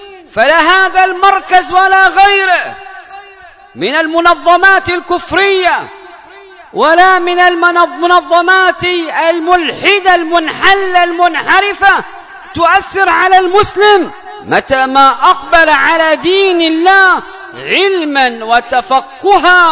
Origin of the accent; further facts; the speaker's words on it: Yemen; بلادنا اليمن